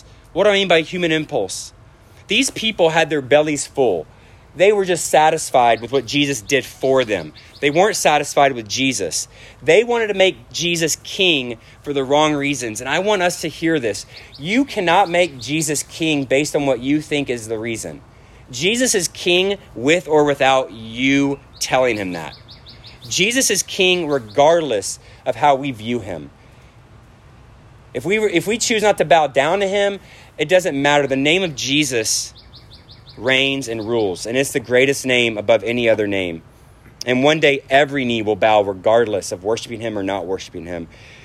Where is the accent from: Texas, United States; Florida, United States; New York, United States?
Texas, United States; Corpus Christi; And I mean, I grew up in Corpus Christi Bay and my uncle would take me sailing and I just hated it.